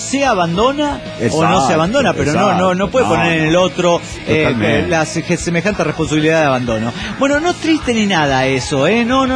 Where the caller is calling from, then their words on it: Oaxaca, Mexico; de Oaxaca, México.